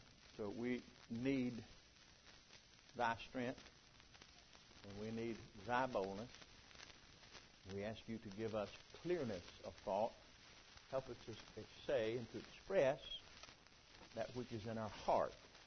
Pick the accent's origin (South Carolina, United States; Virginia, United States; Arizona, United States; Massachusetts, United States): South Carolina, United States; Now, I was born and raised down here in North South Carolina. We're country folk.